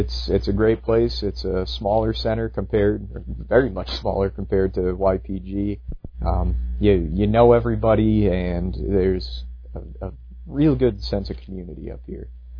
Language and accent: English; New England, United States; now in Alaska, United States; I grew up in New England, and honestly, I will take an Alaskan winter over a New England winter.